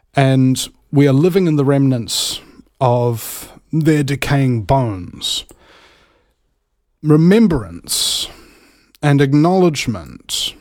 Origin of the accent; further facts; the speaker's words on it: New Zealand; raised here in New Zealand. Lots of TV. And I was like, oh my goodness, that's why I don't sound like I'm from New Zealand.